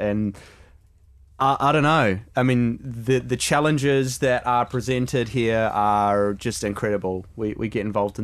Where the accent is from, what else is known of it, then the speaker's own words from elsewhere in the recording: Hamilton, Waikato, New Zealand; I'm from New Zealand. I'm from a town called Hamilton you should never visit.